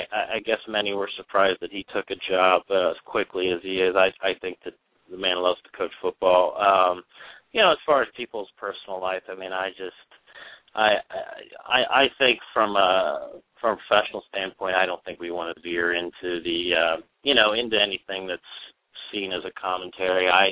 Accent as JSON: {"language": "English", "region": "Pennsylvania", "country": "United States", "tie": "born or raised there", "also_born_or_lived": "Washington, United States", "said": "That is my home state. Yes, my wife and young daughter and I just recently moved back to Pennsylvania after being in Washington for six years, and so we are putting an extra emphasis on our home state."}